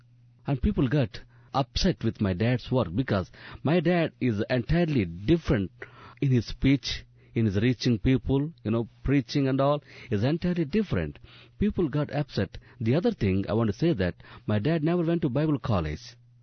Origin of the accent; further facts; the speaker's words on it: Angol, Andhra Pradesh, India; Now I am working in 20 prisons all over my state, starting from my hometown, Angol, India, Andhra Pradesh.